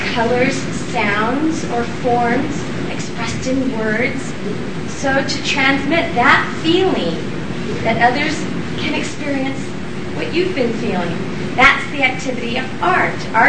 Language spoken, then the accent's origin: English; Laguna Beach, California, United States; also born or lived in Arizona; I grew up in Laguna Beach and went to high school in the late 60s and early 70s, and it was just getting pat, you know, it was still kind of the hippie era and flower power and all that. And we had moved there from Arizona in the early 60s